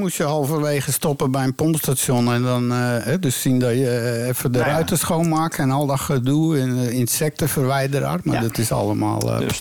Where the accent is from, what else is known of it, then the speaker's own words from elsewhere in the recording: Woerden, Utrecht, Netherlands; Ja, ik ben opgegroeid in Woerden, dat is ook een kaasstad, hè?